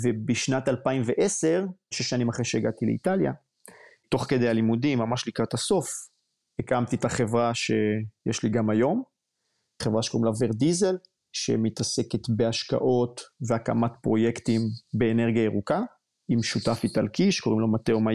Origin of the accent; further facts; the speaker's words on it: Lehavim, Southern District, Israel; בן 41, גדלתי בלהבים שבדרום.